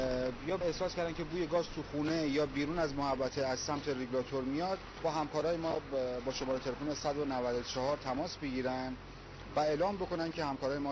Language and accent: Persian; Bandar Anzali, Gilan, Iran; اهل بندر انزلی هستم